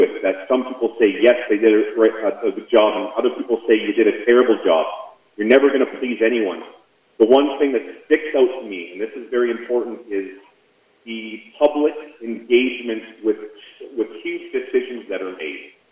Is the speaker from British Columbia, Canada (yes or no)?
yes; Summerland, British Columbia, Canada; born there; also born or lived in Ashcroft / Alberta; now in Salmon Arm, Canada; I was born in Summerland. I lived in Ashcroft. We moved to Alberta with the family. And when we got married, we had visited here so many years in a row that we decided to finally move here. And we've been here for 2.5 years.